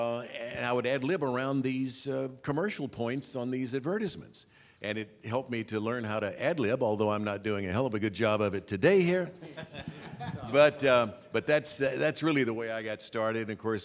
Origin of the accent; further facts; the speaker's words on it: Jackson, Tennessee, United States; as teenagers, growing up in Jackson, WHBQ in Memphis came in like a local, and we all listened to that radio station